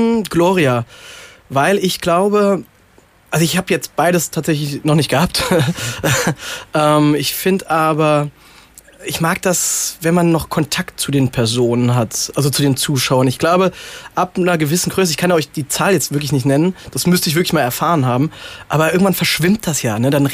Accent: Rhineland-Palatinate, Germany; ich komme aus der Pfalz. Die Pfalz ist bekannt für einen guten Riesling

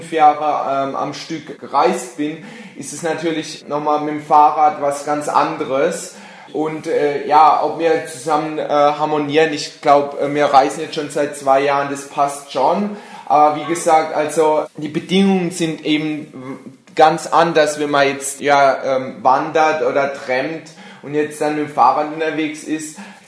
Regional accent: Landau, Rhineland-Palatinate, Germany; von Landau, also meiner Heimatstadt in Deutschland

